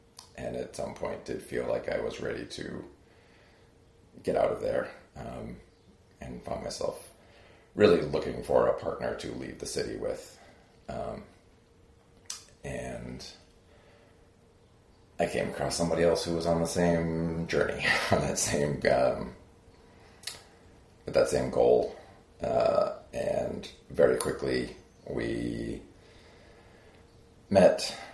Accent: Plymouth, Massachusetts, United States; I grew up in Massachusetts in very rural Plymouth, near the Rock, but actually in the woods near a lake with my older brother and two parents.

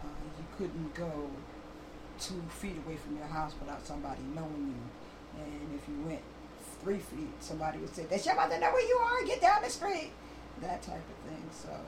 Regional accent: Hudson, United States; I'm from Hudson, born, raised, and still living in Hudson.

